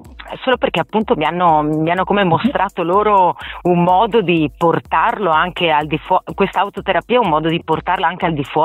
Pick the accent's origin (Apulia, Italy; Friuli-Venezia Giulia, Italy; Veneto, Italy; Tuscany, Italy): Veneto, Italy; Vicenza; born there; now in Bassano del Grappa, Italy; Io sono nata a Vicenza e poi mi sono trasferita a Bassano del Grappa, quindi comunque siamo là, sono là.